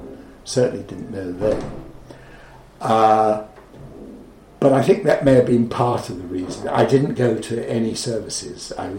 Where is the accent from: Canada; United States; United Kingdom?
United Kingdom; England; there was a much more serious side to being an Englishman, a young Englishman in London in 1945.